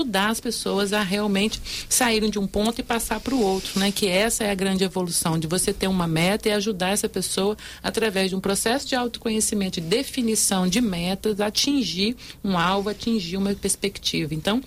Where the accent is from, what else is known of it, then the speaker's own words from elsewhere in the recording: Brazil; como nós brasileiros temos esse costume